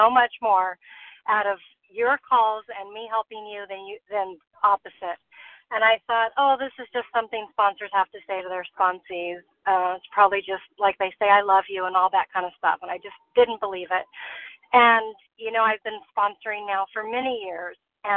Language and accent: English; Los Angeles, California, United States; and I'm from Los Angeles